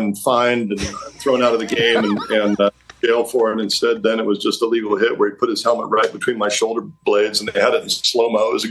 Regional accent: Walla Walla, Washington, United States; I grew up in Walla Walla. And I got to go play in the NFL for a bunch of years. And after I was done, doubled back and came back to my hometown.

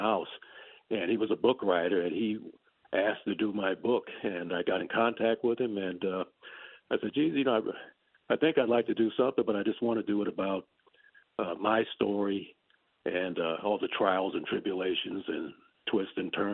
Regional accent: Compton, California, United States; I think I have an interesting story, you know, growing up in Compton, a tough area, having polio, when I was 6 years old

